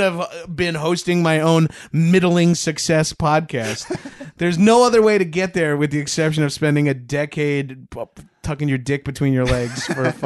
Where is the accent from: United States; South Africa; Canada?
South Africa; As a South African man.